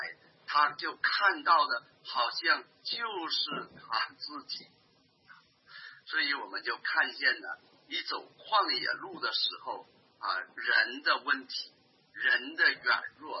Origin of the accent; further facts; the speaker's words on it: Northeast China, China; 我不知道我们东北人会说你还是个男人吗？